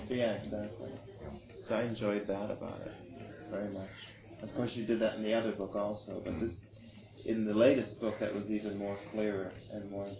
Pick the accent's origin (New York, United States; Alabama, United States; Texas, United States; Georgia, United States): New York, United States; Buffalo; born there; I was born in Buffalo, New York, which is a terrible place to be born, really.